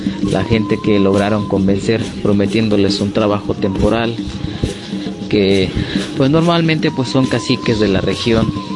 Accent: Coyolapa, Puebla, Mexico; Soy originario de Coyolapa, Soquitlán, Puebla, en la Sierra Negra de Puebla.

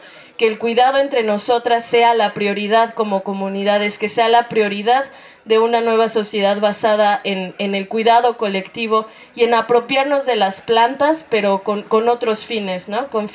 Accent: Mexico City, Mexico; nosotras que venimos de la Ciudad de México, de colectivas feministas

